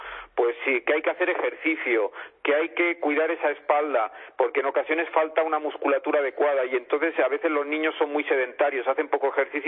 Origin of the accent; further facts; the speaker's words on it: Palma de Mallorca, Balearic Islands, Spain; Yo soy de aquí, de Palma de Mallorca, de Baleares.